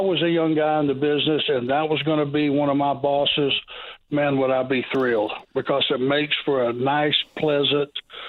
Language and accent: English; Georgia, United States; I was from Georgia. Bob was from Georgia.